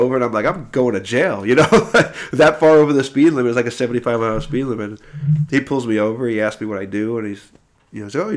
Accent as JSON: {"language": "English", "region": "New York", "country": "United States", "tie": "born or raised there", "said": "I got pulled over in New York when I grew up in New York"}